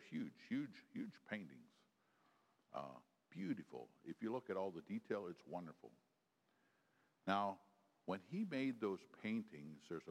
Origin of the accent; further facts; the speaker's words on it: Sugar Creek, United States; So I grew up in Sugar Creek, so I know.